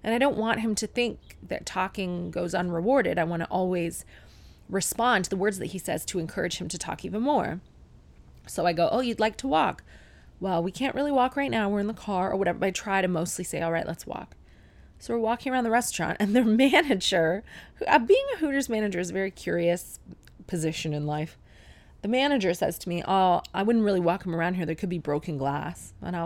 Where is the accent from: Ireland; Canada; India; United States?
Canada; which doesn't make any sense because we are Canadian.